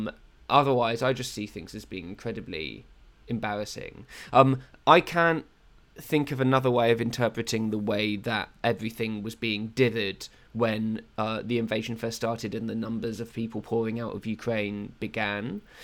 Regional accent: England, United Kingdom; And so the things that I'm allowed to be proud of for being British and English are ever diminishing.

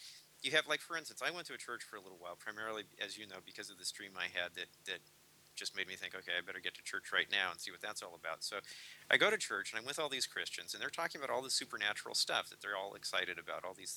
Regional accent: United States; because I'm an American. I mean, I'm a very unusual American in that I've moved over 50 times in my life.

